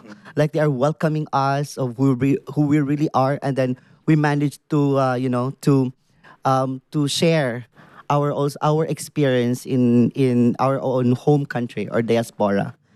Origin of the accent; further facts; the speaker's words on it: Philippines; because I am from the Manubu tribe in the Philippines. We have a lot of indigenous people.